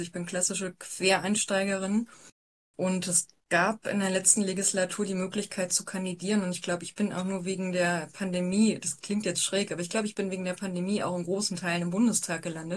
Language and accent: German; North Rhine-Westphalia, Germany; bin dann irgendwann nach Jahren wieder zurück ins Oberbergische. Also ich komme aus NRW und bin dann irgendwann nach, ich glaube, 11 Jahren wieder zurück